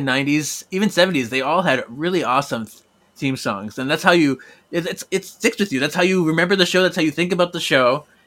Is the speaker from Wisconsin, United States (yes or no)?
yes; Milwaukee, Wisconsin, United States; You know what's, because I'm from Milwaukee. You know, there's a show that took place in Milwaukee.